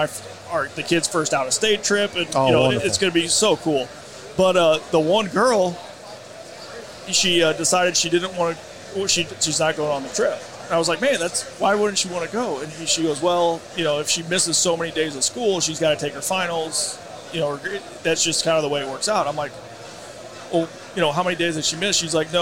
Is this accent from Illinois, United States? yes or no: yes; Illinois, United States; where I grew up in Illinois, I don't know if I knew three guys that had turkey hunting.